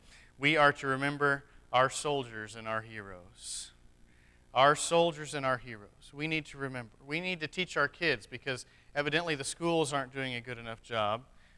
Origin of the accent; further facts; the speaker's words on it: New Mexico, United States; I grew up in New Mexico, and there's three or four of you in here who know the culture out there, too